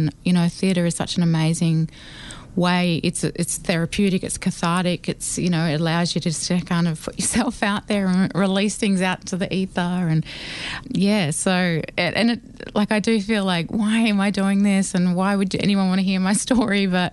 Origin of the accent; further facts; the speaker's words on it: Barraville Mission, Australia; I'm from Barraville Mission. I've got over 300 family members.